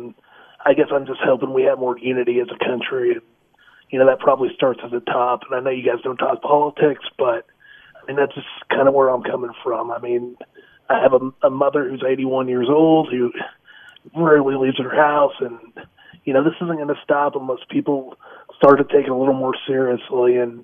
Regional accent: Kansas, United States; I'm born and raised in Johnson County, and I've never been to the Lake of the Ozarks.

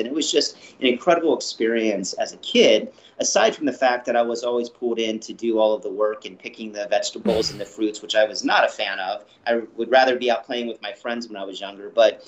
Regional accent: Boston, Massachusetts, United States; born there; now in Los Angeles, United States; I was born in Boston, actually, but have been living in LA for over 20 years now. So I feel like I definitely am a true Angeleno at this point.

